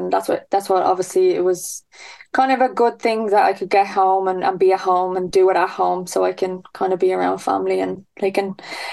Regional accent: Swords, County Dublin, Ireland; Like I said, I'm up in Santry. I'm from Sword, so it's nice to be at home and, yeah, see the family.

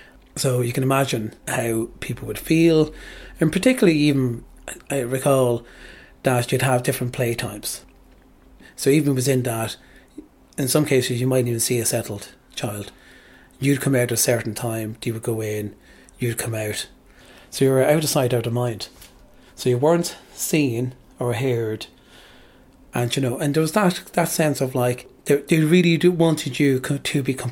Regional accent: Ireland; I was born an Irish traveller. I live as an Irish traveller. My family, my father's family, we lived on the roadside, and as part of that, we lived within our community.

